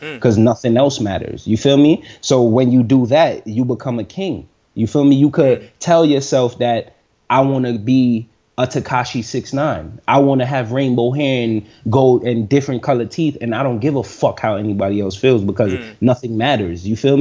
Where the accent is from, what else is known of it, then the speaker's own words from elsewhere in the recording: Jamaica; I just ain't want to use LAWD because I'm Jamaican and that shit cliche